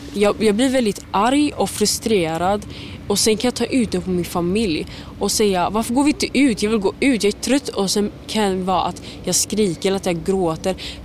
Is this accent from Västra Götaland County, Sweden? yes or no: yes; Gothenburg, Västra Götaland County, Sweden; När jag först föddes här så föddes jag i Biskopsgården. Så jag känner kärlek för den här platsen.